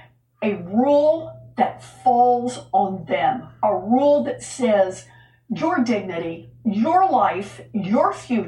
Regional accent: Oklahoma, United States; I grew up in Oklahoma. I grew up at a time when abortion was unlawful.

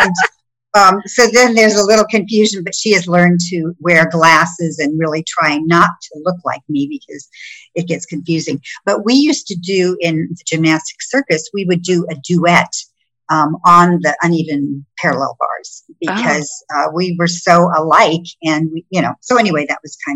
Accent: Bloomington, Illinois, United States; moved away as an adult; also born or lived in California / New York; now in Miami, United States; I grew up in Bloomington, Illinois.

